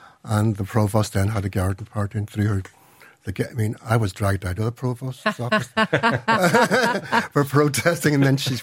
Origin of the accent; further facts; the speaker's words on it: Derry, Northern Ireland, United Kingdom; Do you know, yeah, I came from Derry. I got a scholarship. I came from the Bogside in Derry, and I was one of the first Catholics to go to Trinity.